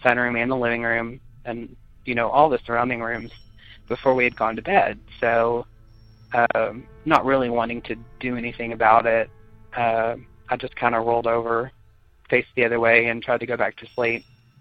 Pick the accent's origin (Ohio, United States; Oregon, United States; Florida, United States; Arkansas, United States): Arkansas, United States; Little Rock; I am from Little Rock, Arkansas.